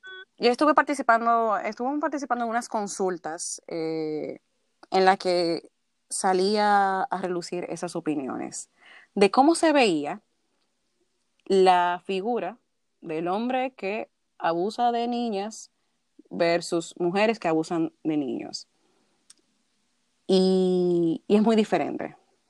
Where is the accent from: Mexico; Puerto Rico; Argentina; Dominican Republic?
Dominican Republic; somos los dominicanos, de cierta manera, somos permisivos con ciertas cosas.